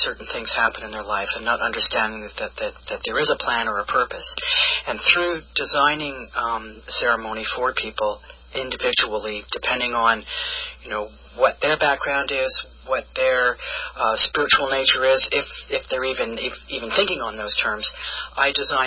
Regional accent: Montreal, Quebec, Canada; I'm originally from Montreal. I grew up with an American father, Canadian mother, two languages, two religions

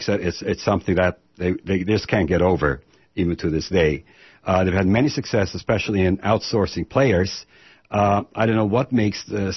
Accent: Netherlands; now in Portland, United States; and I grew up in Holland, and I've been living in the Portland area for about the last 10 years or so

